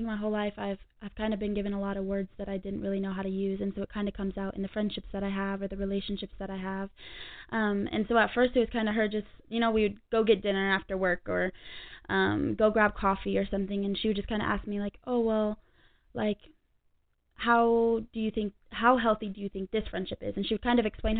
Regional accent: Reno, Nevada, United States; born there; Yeah, from Reno, from Reno. So, I was born in Reno.

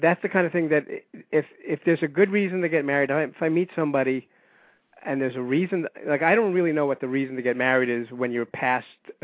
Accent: New York, United States; So, bear in mind, I am a New Yorker, so it's actually much more common here than in other parts of the country.

